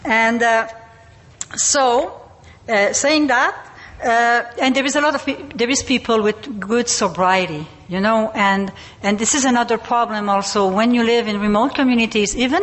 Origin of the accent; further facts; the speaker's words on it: Quebec, Canada; I was born and raised in Quebec.